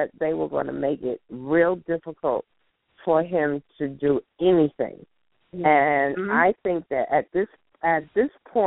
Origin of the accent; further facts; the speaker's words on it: New York City, New York, United States; born there; Not gonna leave this city. I was born here. I'm not going anywhere. I don't care. I'm gonna still be a New Yorker.